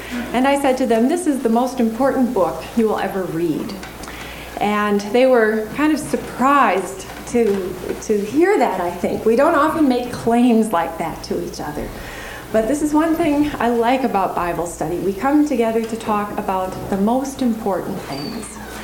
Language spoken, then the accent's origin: English; Brooklyn, New York, United States; moved away as an adult; now in Minnesota, United States; I grew up in Brooklyn, New York, and then I headed west to go to St. Olaf to go to college.